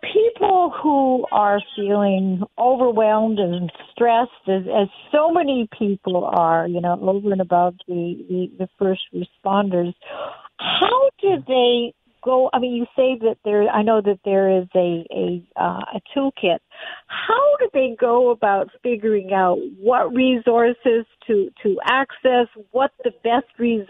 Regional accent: Canada; now in United States; I'm Canadian, and I would like to think that we are definitely a kinder, gentler country where people don't have to worry about healthcare

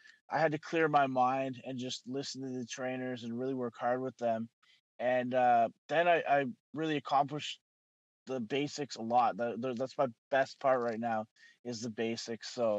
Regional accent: Campbell River, British Columbia, Canada; coming back to my hometown here in Campbell River, now people are cheering me

